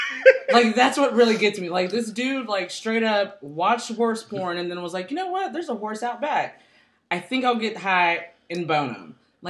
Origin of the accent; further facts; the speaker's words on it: Houston, Texas, United States; You know, I'm from Houston, so I'm from that Third Coast, and we have our own little brand of rap music.